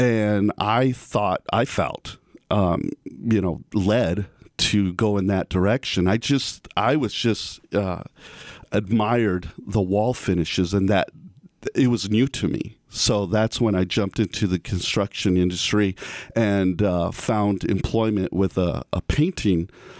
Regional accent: Superior, Arizona, United States; he built the home that I was raised in there in Superior

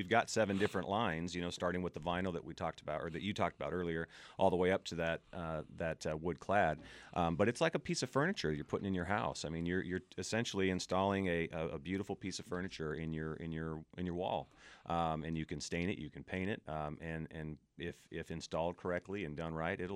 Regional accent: Seattle, Washington, United States; I'm from Seattle originally, and we saw it happen there pretty early on, late 80s, early 90s

